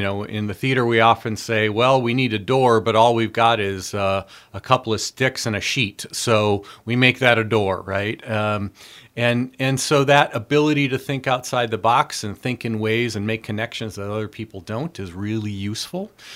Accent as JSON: {"language": "English", "town": "Monroe", "region": "Wisconsin", "country": "United States", "tie": "born or raised there", "also_born_or_lived": "Racine", "said": "So I'm originally from southern Wisconsin. I was born in Racine, Wisconsin, raised in Monroe near Madison."}